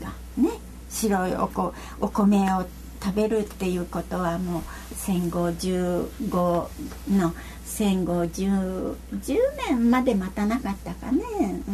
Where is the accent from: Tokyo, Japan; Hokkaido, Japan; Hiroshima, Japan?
Hiroshima, Japan; もう私の生まれ育った町はもうそういう人たちがあの直接被爆してなくてもそういう家族とか親戚が家があの広島が焼けてるからね